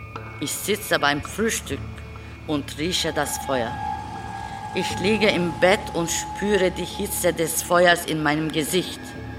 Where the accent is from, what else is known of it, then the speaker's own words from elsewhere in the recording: Trabzon, Trabzon Province, Turkey; Nein, wir sind aus Trabzon.